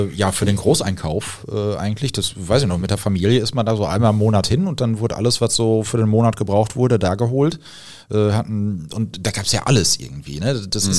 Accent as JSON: {"language": "German", "town": "Marl", "region": "North Rhine-Westphalia", "country": "Germany", "said": "hier, in da wo ich herkomme, aus Mahl"}